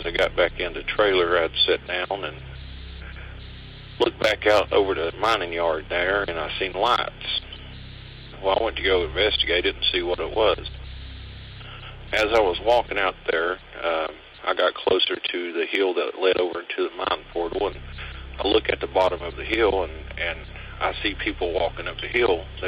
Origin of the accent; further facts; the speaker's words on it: Kentucky, United States; I'm from Eastern Kentucky, a little county called Pike County.